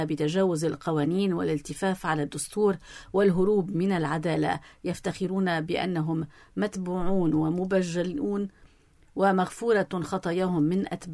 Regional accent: Lebanon; فبإمكاننا أن نحل الخلافة فيما بيننا كلبنانيين

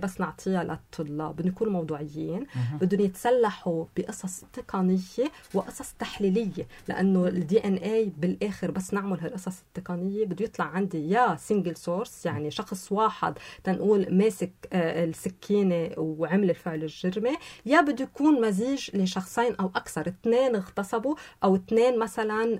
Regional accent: Lebanon

